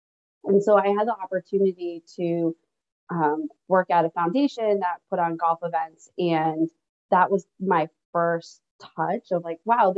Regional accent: Boston, Massachusetts, United States; I grew up outside of Boston, and I ended up on the West Coast.

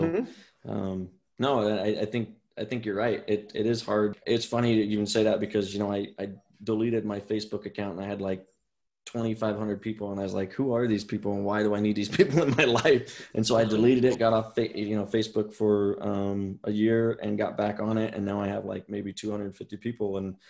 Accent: Boise, Idaho, United States; He doesn't want to hang out with a poor ghetto kid like me. I'm from South Central Boise, you know

